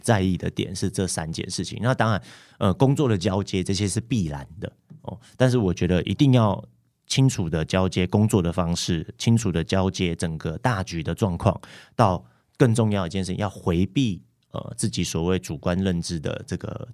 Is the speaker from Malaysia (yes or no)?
yes; Malaysia; now in Taiwan; 因为我是一个外国人，其实我是马来西亚籍，所以我本来大致上也预期自己不会来台湾工作